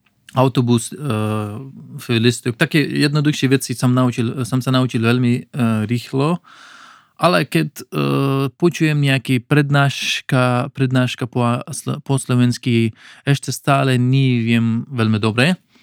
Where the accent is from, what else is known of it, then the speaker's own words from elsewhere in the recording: Afghanistan; Slovak is a second language; now in Slovakia; Ja som z Afganistan, tak pri mňa paštu a potom persky alebo dari, to hovoríme.